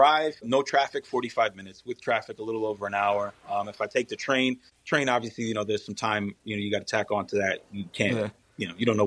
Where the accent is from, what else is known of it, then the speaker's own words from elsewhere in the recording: Brooklyn, New York, United States; moved away as an adult; now in New Jersey, United States; So was born and raised in New York. I was born and raised in Brooklyn. I came to New Jersey in 2004.